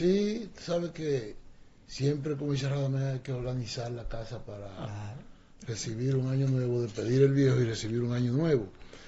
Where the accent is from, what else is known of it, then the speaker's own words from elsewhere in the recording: Jaibón, Valverde, Dominican Republic; Yo soy de Aguajediondo, de Jaibón.